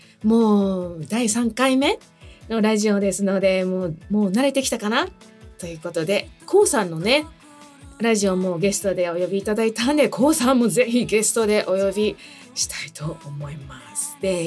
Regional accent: Hamamatsu, Shizuoka, Japan; 私の地元ね、静岡なんですけどね、静岡浜松市出身です。

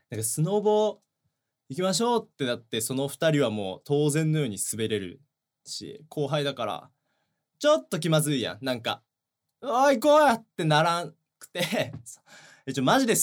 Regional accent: Miyazaki, Japan; 地元宮崎なんですけど、その宮崎の河川敷を走ってて

